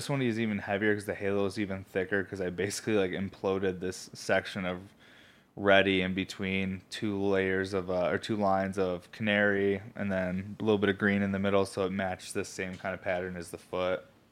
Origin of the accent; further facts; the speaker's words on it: East Coast, United States; Now, a lot of people I know growing up on the East Coast, a lot of our family, especially grandparents, would have like antiques in their house and stuff